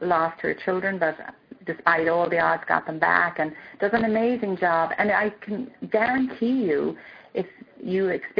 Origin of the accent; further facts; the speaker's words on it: Ireland; I'm from Ireland, and that's my forte